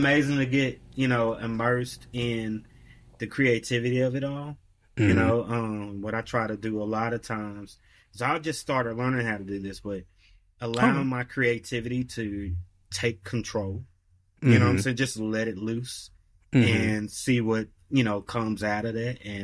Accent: North Carolina, United States; also born or lived in Arkansas; So I'm originally from Arkansas, born in Arkansas, you know what I'm saying? But moved to North Carolina when I was about 10 or 11, you know?

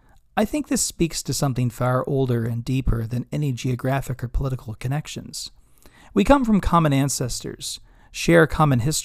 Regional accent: Chicago, Illinois, United States; now in Kansas City, United States; I'm from Chicago, as in I was born in the Chicago area, but I say … in Kansas City, I live in Kansas City.

